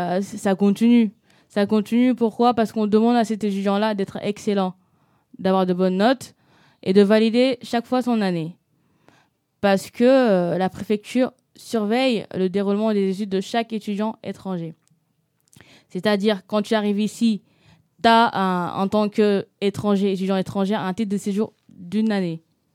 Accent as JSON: {"language": "French", "country": "Senegal", "lives_now": "France", "said": "parce que je suis sénégalaise, étudiante étrangère sénégalaise."}